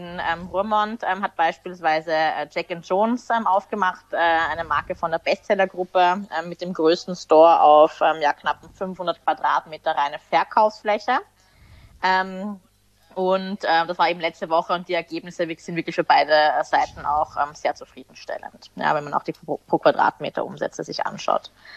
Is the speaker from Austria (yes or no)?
yes; Austria; wie man bei uns in Österreich sagt